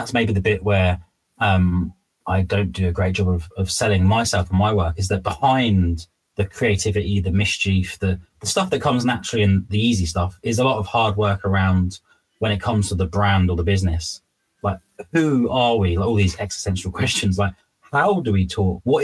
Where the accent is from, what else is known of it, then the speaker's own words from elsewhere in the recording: United Kingdom; And being British, it's a real contradiction